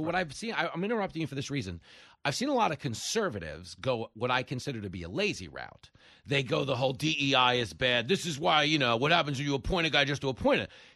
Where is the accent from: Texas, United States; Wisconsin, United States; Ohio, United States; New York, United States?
New York, United States; Levittown; I grew up in Levittown, New York.